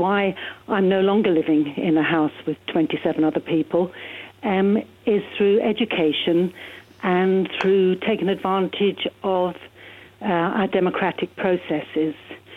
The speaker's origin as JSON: {"language": "English", "region": "Northern Ireland", "country": "United Kingdom", "said": "I mean, as an Irish Catholic back in the early 60s, you know, it wasn't easy, and it became much more difficult during the Troubles."}